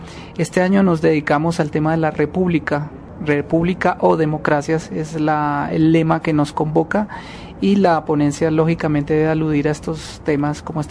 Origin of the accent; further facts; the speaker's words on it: Colombia; podemos también como colombianos ofrecer una respuesta a la criminalidad mundial.